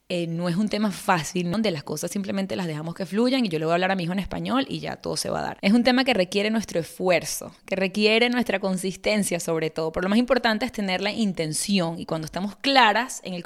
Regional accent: Venezuela; moved away; nos fuimos de Venezuela hace muchos años

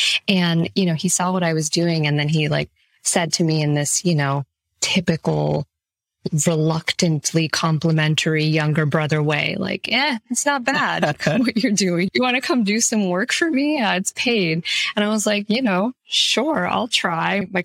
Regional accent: Florida, United States; also born or lived in New York; I was born in New York, and I was kind of really influenced by my family's just love of like good classical music, opera, good films, that sort of thing. I grew up in Florida, and I went to performing arts high school there, and I studied classical piano.

